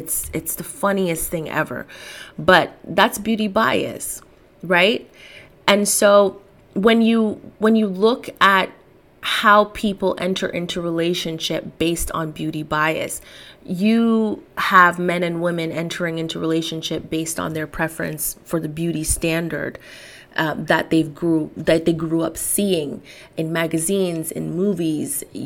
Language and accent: English; Jamaica; And I am Jamaican and, of course, Black.